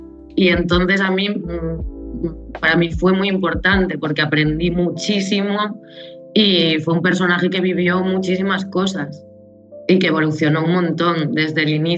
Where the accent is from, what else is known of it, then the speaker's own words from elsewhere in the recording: Santiago de Compostela, Galicia, Spain; soy actriz, soy gallega de Santiago de Compostela